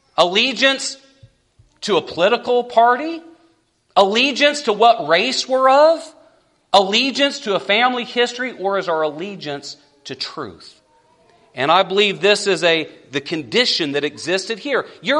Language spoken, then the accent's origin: English; West Coast, United States; I say y'all a whole lot more than I used to. We used to say you guys. I grew up on the West Coast.